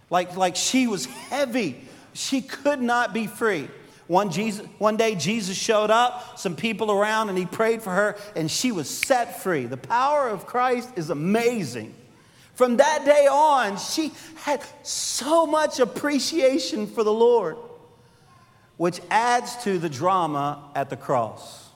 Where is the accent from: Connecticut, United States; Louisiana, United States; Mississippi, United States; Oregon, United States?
Louisiana, United States; I'm from Louisiana. Everybody knows I like LSU.